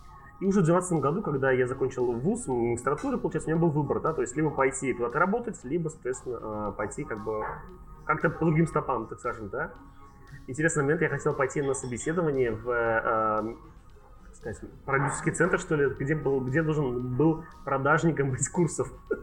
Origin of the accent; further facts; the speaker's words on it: Tatarstan, Russia; Ну, родился я в поселке недалеко от Казани, то есть в Татарстане, опять-таки. То есть там я вырос